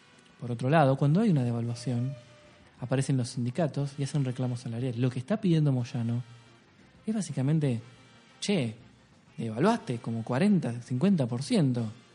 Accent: Argentina; soy un argentino

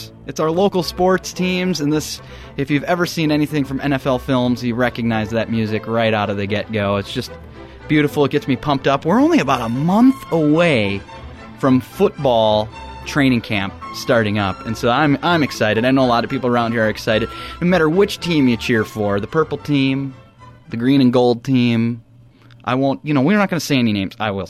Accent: Minnesota, United States; also born or lived in Los Angeles; I'm from Minnesota. I now live in Minnesota. But at the time, I was not living in Minnesota. I was living in Los Angeles.

